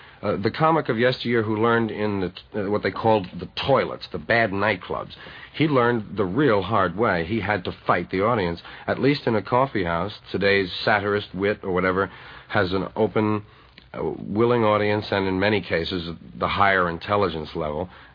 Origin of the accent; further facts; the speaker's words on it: New York, United States; I was brought up in the Upper West Side around 125th in Amsterdam.